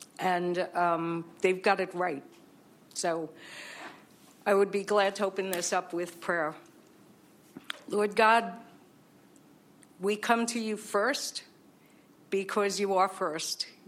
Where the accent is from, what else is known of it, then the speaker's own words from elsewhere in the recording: Bronx, New York, United States; moved away as an adult; now in New Holland, United States; I've been in New Holland since 1989. If you can tell, I'm from the Bronx originally. Came down with two kids